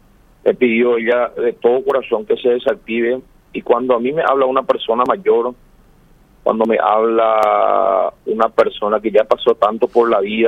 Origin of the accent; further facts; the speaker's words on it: Paraguay; como todo paraguayo